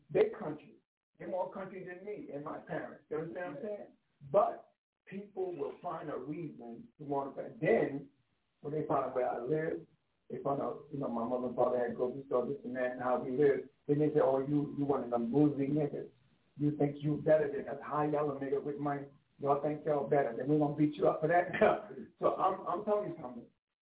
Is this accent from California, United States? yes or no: no; South Carolina, United States; now in New York, United States; when I came from South Carolina, moved to Harlem, a lot of the kids in Harlem were like, oh, yeah, we're going to bust your ass because you're from the South.